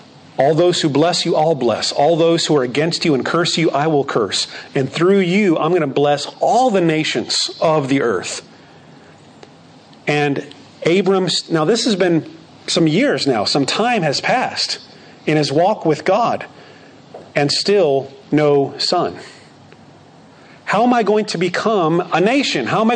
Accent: Phoenix, Arizona, United States; And I look up, and now I grew up in Phoenix, Arizona. So it's a lot of competing lights in Phoenix, Arizona.

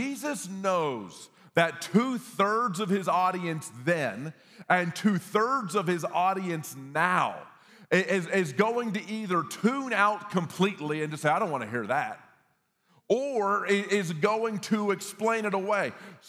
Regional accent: Texas, United States; you know, growing up in Texas, in the words of the great theologian Ron White, he says, in Texas, if you kill us, we will kill you back.

